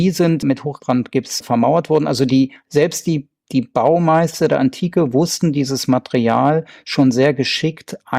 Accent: Göttingen, Lower Saxony, Germany; ich komme ja aus Göttingen

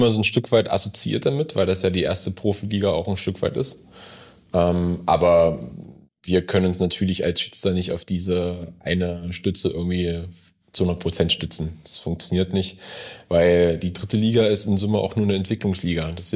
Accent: Halle, Saxony-Anhalt, Germany; now in Leipzig, Germany; Nein, ist meine Heimat, kann man fast schon sagen. Da bin ich groß geworden.

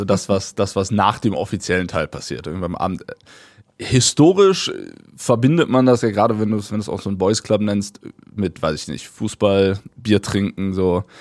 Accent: Bonn, North Rhine-Westphalia, Germany; ich bin Bonn-rechtsrheinisch

